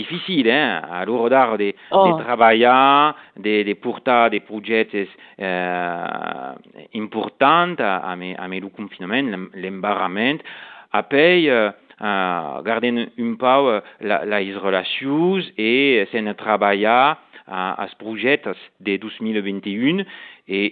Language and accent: French; Occitanie, France; Un peu une langue familiale. Je suis de Marcourigna, un village petit à côté de Narbonne, et la langue est présente encore dans ma famille, dans le côté de mon belle-père et de ma mère à le village.